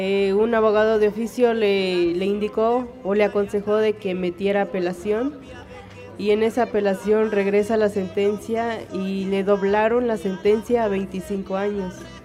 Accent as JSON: {"language": "Spanish", "town": "San Cristóbal de las Casas", "region": "Chiapas", "country": "Mexico", "said": "Sí, somos de San Cristóbal de las Casas, sí."}